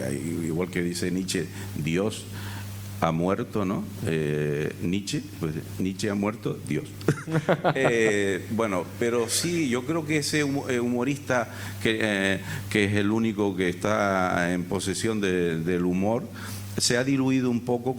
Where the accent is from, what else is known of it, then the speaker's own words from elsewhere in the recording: Las Palmas, Canary Islands, Spain; Yo me crié en un barrio en Las Palmas, muy cerca de la playa de Las Canteras, una playa con arena.